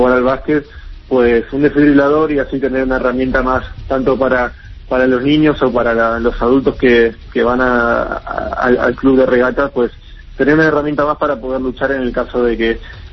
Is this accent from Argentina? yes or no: yes; Santa Fe, Argentina; el club de regatas de Santa Fe, de mi ciudad, el club donde yo nací y comencé a jugar a mis 4 años